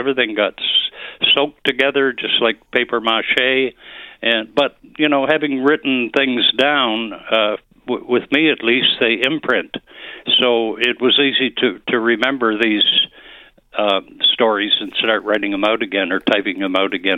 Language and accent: English; Lewisport, Newfoundland and Labrador, Canada; also born or lived in Maritimes / Ontario; Originally from Lewisport. I was born in Lewisport, but I've lived several places in Newfoundland and in the Maritimes and in Ontario, etc.